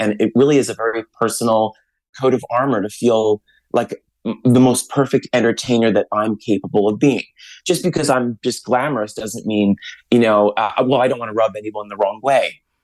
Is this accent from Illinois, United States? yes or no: no; Long Island, New York, United States; And I grew up on Long Island, and there's not a lot of Long Islandites